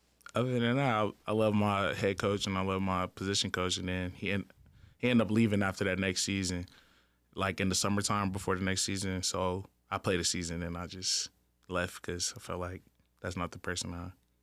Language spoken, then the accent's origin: English; San Jacinto, California, United States; Yep. San Jacinto, California.